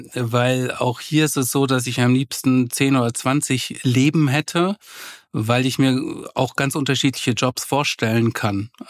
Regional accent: Southern Germany, Germany; now in Northern Germany; was mir hier in Norddeutschland als Süddeutscher sehr fehlt, das sind die Berge.

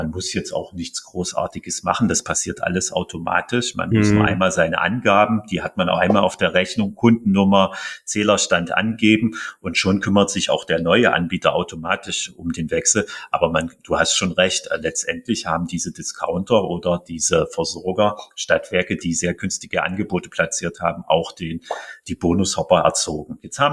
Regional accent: Halle, Saxony-Anhalt, Germany; auch hier in meiner Heimatstadt Halle war ja auch der Fall

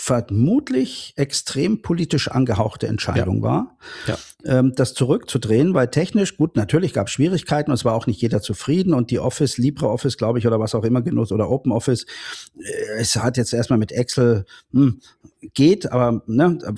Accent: Munich, Bavaria, Germany; Ja, da bin ich als Münchner ja auch einer, der sagt

